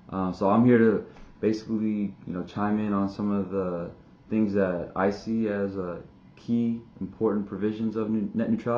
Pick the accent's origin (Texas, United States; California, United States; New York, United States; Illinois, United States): Texas, United States; Missouri City; So I grew up in Missouri City, Texas. Same home, same neighborhood, same block all my life.